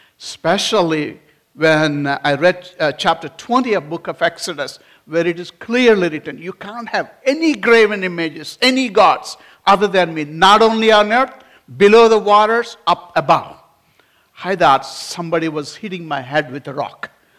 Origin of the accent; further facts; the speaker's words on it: India; I come from India, and I was saved when I was 17 years old from a Hindu family.